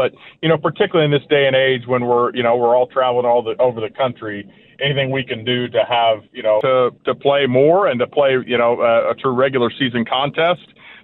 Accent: Manhattan, Kansas, United States; because I grew up there in Manhattan and going to ball games.

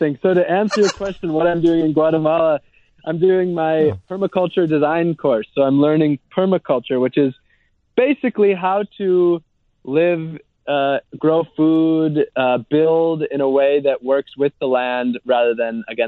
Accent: Wisconsin, United States; I'm from Wisconsin, actually.

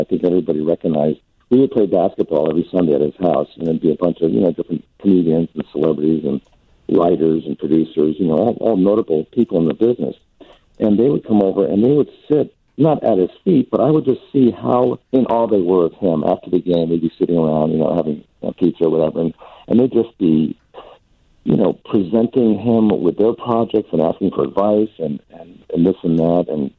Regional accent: Connecticut, United States; I came from Connecticut. I was never into style or anything.

